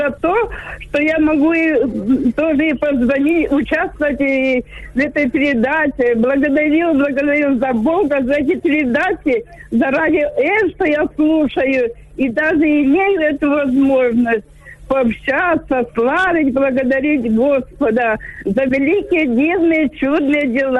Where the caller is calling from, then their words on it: Luhansk, Luhansk Oblast, Ukraine; Я з Луганська. Мені 73 года.